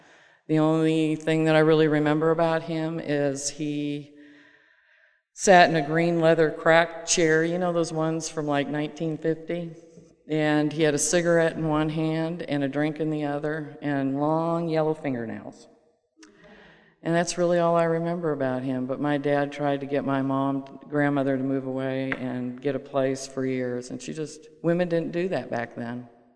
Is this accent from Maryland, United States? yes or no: no; Bellevue, Washington, United States; I am the third of four children. I was raised in Bellevue, Washington. It's right outside of Seattle. When I lived there, it was a little suburb.